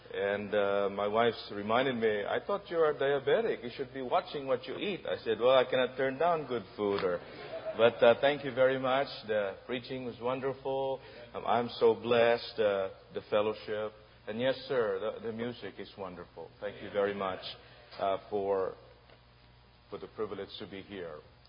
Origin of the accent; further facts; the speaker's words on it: Philippines; I came from the Philippines